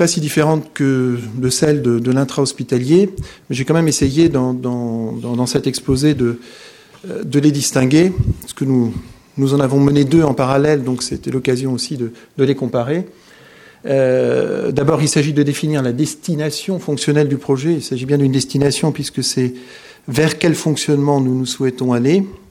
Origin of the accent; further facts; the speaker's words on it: Grand Est, France; en tant qu'Alsacien, on est amené beaucoup à travailler ensemble sur le territoire barinois